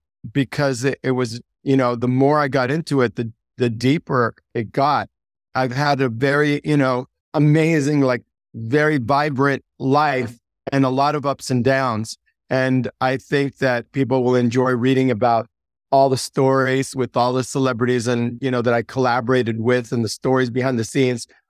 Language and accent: English; the South, United States; it wasn't that free and it wasn't that much love, you know, growing up in the South.